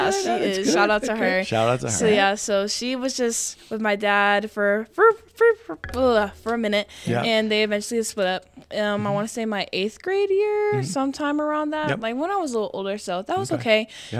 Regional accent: Wisconsin, United States; born there; So I was born in Wisconsin, and my dad at the time, he used to play in the NBA and coach in the NBA, so he was playing for the Bucks.

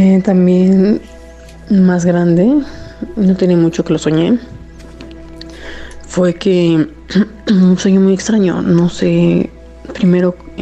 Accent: Mexico City, Mexico; now in Tehuacán, Mexico; Soy de la Ciudad de México, pero estoy radicando actualmente en Tehuacán, Puebla.

